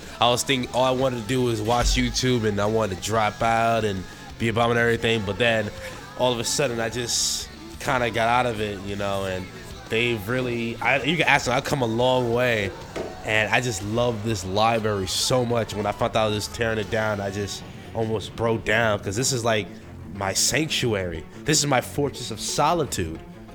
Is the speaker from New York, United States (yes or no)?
yes; New York, United States; And I come all the way from Staten Island.